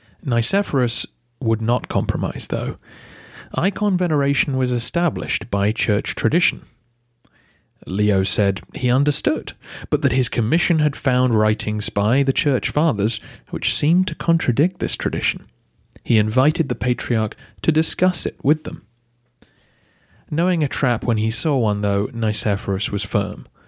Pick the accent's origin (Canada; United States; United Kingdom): United Kingdom; England; Being English myself, my snobby nostrils raised when I first heard this apparently American reduction of a sentence into something that contradicts itself.